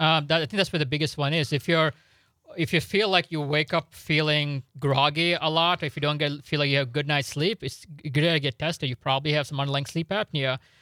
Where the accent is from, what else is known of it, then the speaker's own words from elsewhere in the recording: Cincinnati, Ohio, United States; moved away as an adult; now in Wisconsin, United States; So we're not from Wisconsin. You know, I grew up in Cincinnati, went to med school in Florida, trained in Mississippi.